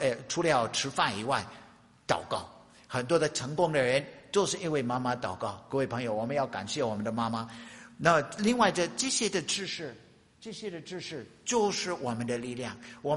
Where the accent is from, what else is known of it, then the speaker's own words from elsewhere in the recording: United States; 我是美国的农业区长大的